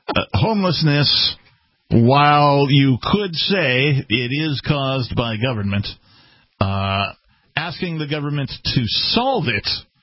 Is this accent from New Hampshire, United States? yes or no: yes; New Hampshire, United States; I'm certainly not going to go around being like, yeah, well, I'm from New Hampshire. We're smarter than you.